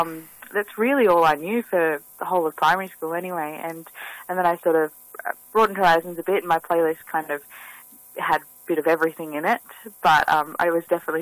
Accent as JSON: {"language": "English", "region": "New South Wales", "country": "Australia", "tie": "born or raised there", "said": "I grew up in Boroughton, so just south of Port Macquarie."}